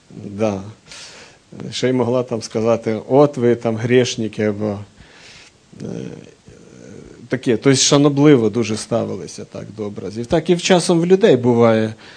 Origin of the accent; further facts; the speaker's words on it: Vinnytsia Oblast, Ukraine; В нас на Вінниччині кажуть на ікони, які є в церквах, або є в хатах, там, знаєте, висять в углу, кажуть образи.